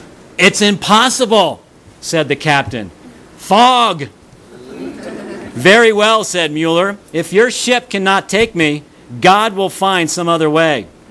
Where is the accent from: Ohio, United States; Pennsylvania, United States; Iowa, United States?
Pennsylvania, United States; Philadelphia; Since I'm from Philadelphia, I'll read about Philadelphia.